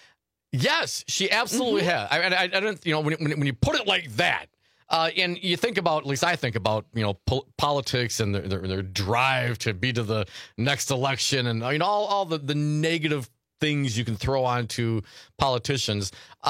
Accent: Michigan, United States; K-Zoo, my home state. I was born in Michigan. Love me some K-Zoo.

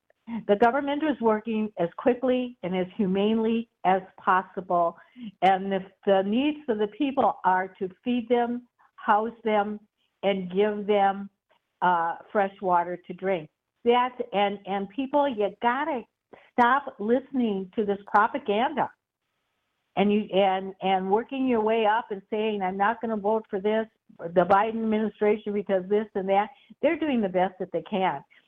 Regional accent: Milwaukee, Wisconsin, United States; You know, I'm from Milwaukee

